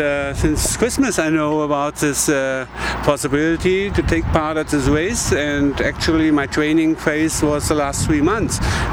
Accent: Germany; from Germany. Quite 56 years old.

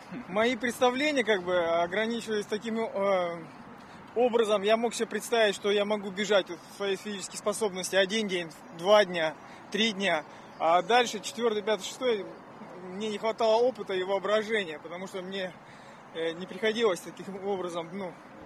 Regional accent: Moscow, Russia; Я из Москвы, с московского центра.

